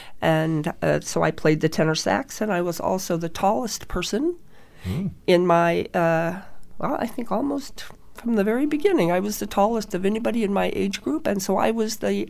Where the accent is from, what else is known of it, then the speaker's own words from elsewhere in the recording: Iowa, United States; I came from Iowa.